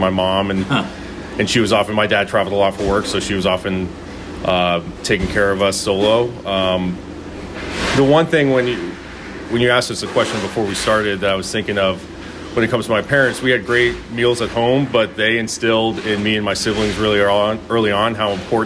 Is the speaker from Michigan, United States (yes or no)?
no; Burlingame, California, United States; Mr. Digby was my family dog growing up in Burlingame.